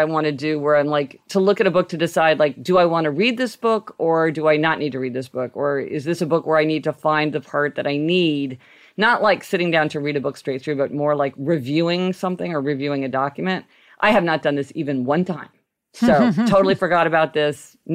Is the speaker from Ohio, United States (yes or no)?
no; Kansas City, Missouri, United States; I grew up driving in Kansas City. It's a lot easier to drive in Kansas City than in New York City.